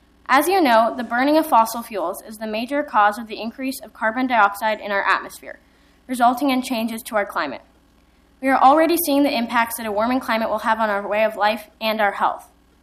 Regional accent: Portland, Oregon, United States; born there; I also am an eighth grader at Sunnyside Environmental School. I was born here in Portland, and I am proud to live in a city

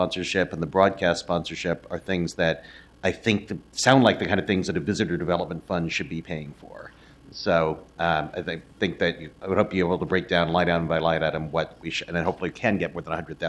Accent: Eugene, Oregon, United States; I grew up around Eugene when Pre was Pre, and Oregon was known as the premier track and field place in the world

